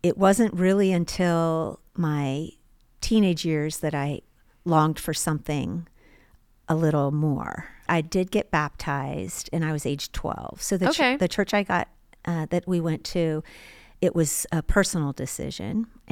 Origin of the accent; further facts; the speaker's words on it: Virginia, United States; also born or lived in Honolulu, United States; I was born in Tripler Army Hospital. But most of my life, I've been in Virginia.